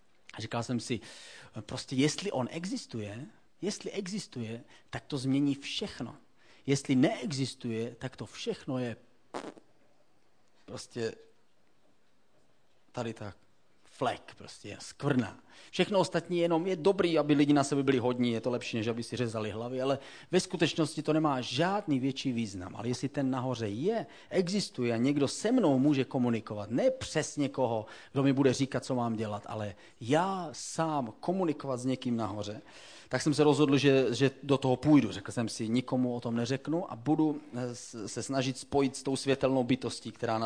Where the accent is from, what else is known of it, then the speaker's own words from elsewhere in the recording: South Moravian Region, Czechia; Protože u nás na Jižní Moravě se to prostě tak dělá.